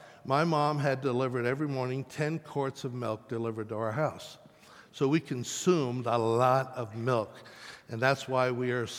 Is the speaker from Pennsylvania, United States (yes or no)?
yes; Pennsylvania, United States; I grew up back east in Pennsylvania, and I grew up in the home I remember was a two-story white clapboard house with lots of windows